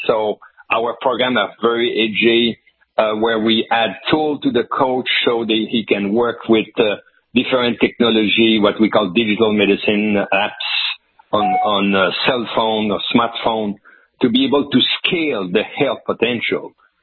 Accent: Canada; You know, I come from Canada. I know what is a social medicine.

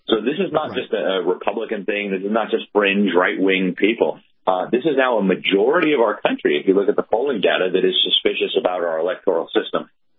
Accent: Miami, Florida, United States; and I'm from Miami originally. That's my hometown. And I love the Cubans who live there.

